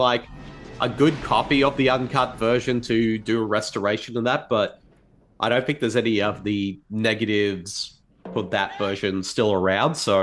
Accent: Australia; See, being an Australian and having lived in the outback, one thing that makes me laugh more than anything

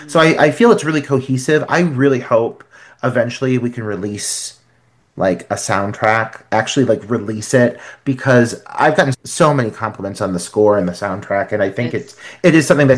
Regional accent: Cleveland, Ohio, United States; but I grew up in Cleveland and there's different scenes here.

